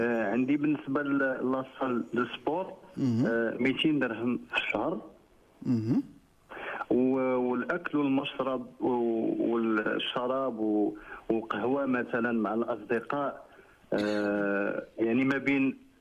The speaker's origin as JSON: {"language": "Arabic", "town": "Casablanca", "region": "Casablanca-Settat", "country": "Morocco", "lives_now": "Fez, Morocco", "said": "انا من كازا ولكن خدام في مدينة فاس"}